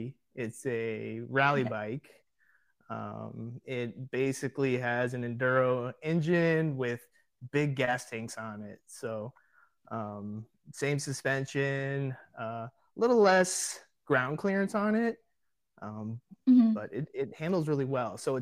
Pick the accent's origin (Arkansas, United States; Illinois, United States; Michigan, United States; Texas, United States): Illinois, United States; Chicago; now in Tucson, United States; So to back up, I'm from the Chicago area. And you think about like Chicago. Yeah, you're right. It's not a good place to grow up riding dirt bikes.